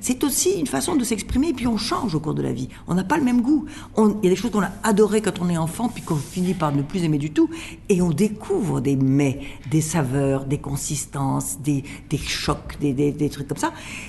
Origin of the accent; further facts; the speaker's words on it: Russia; Moi, je suis russe d'origine, vous savez, alors j'ai peur de rien.